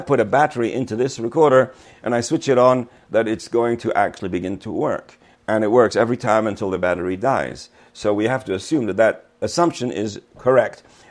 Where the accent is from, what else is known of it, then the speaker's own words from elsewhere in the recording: United Kingdom; I am actually British. I do. If I'm around British people, the accent is going to come back.